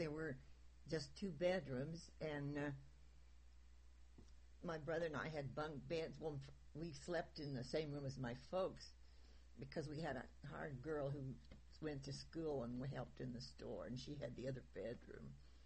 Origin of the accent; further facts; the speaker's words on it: Dodge City, Kansas, United States; born there; I was born in Dodge City at the hospital there.